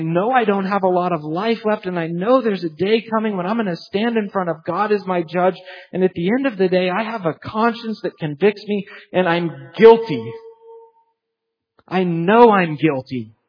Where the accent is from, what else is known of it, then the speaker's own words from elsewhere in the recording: United States; I'm not going to trust in the fact that I'm an American and I love freedom and apple pie.